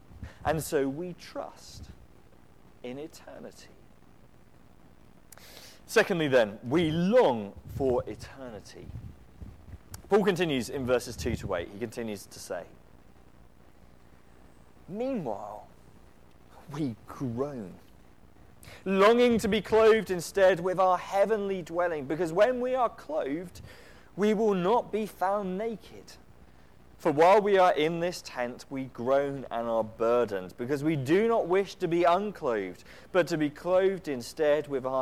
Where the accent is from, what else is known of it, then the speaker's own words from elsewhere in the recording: Saxmundham, East of England, United Kingdom; Now, when I was growing up in Suffolk, I grew up in Saxmundham, which is a much smaller town of about 4,000 people, right on the far east of the county